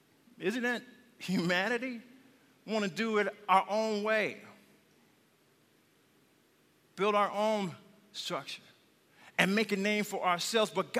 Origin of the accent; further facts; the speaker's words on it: Flint, Michigan, United States; moved away as an adult; I was born and raised in Flint, as many of you know.